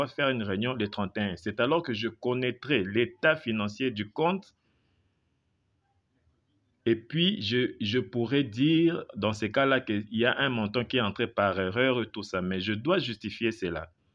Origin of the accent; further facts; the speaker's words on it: DR Congo; Mais pour éviter cela, on est tous des Congolais. Je sais comment ça se passe.